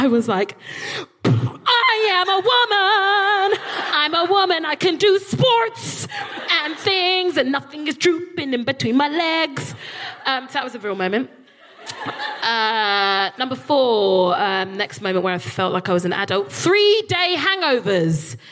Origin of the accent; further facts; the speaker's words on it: Peckham, London, United Kingdom; I'm a Southeast Londoner, I'm from Peckham, so I'm used to that.